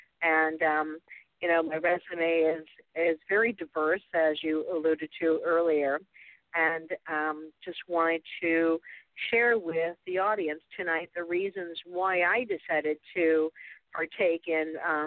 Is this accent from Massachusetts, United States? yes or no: no; Minnesota, United States; now in San Diego, United States; Well, I grew up in the Midwest, and after experiencing 60 below weather, I migrated to the beautiful city of San Diego, and have been in San Diego for the last 20 years.